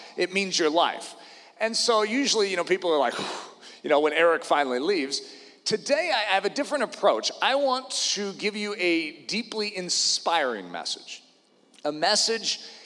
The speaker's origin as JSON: {"language": "English", "town": "Windsor", "region": "Colorado", "country": "United States", "said": "because I'm from Windsor, and just to drive down to another church in Colorado."}